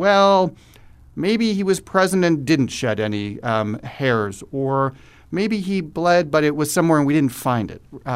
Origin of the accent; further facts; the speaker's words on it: Chicago, Illinois, United States; and I am from Chicago, and unfortunately the Chicago Police Department had a history